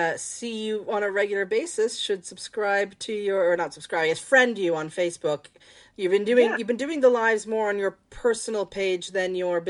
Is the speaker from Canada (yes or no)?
yes; Canada; also born or lived in United States; now in England; I'm married to an Australian. I'm allowed to make fun. I'm a Canadian married to an Australian who was born in New Zealand. We both lived in the US and now we live in England.